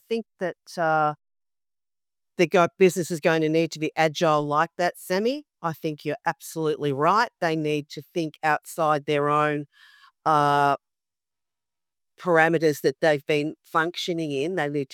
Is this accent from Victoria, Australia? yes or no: yes; Melbourne, Victoria, Australia; Born and raised in Melbourne